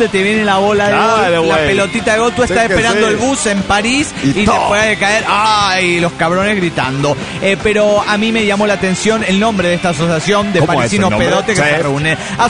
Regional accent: Punata, Cochabamba, Bolivia; en mi pueblo, Punata.

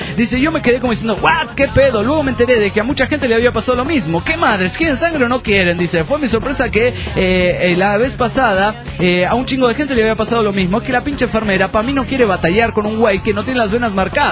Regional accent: Nezahualcóyotl, State of Mexico, Mexico; Les comento que yo de chico viví en Netzahualcóatl

